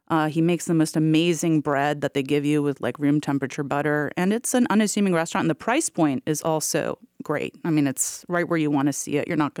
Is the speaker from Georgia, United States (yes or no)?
yes; Atlanta, Georgia, United States; I noticed, I grew up in Atlanta, and I've been covering food for 15 years here now